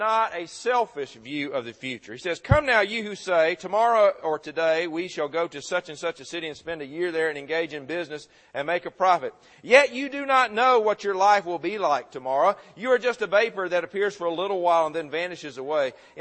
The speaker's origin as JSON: {"language": "English", "town": "Murfreesboro", "region": "Tennessee", "country": "United States", "tie": "born or raised there", "said": "Growing up in Murfreesboro, where we had Middle Tennessee State"}